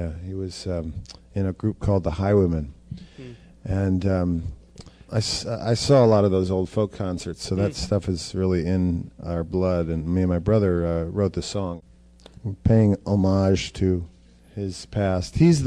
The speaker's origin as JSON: {"language": "English", "region": "New York", "country": "United States", "tie": "born or raised there", "said": "I grew up here in Greenwich Village, and hadn't been back for about 6 or 7 years. And I had noticed such a gentrification had happened in my old neighborhood"}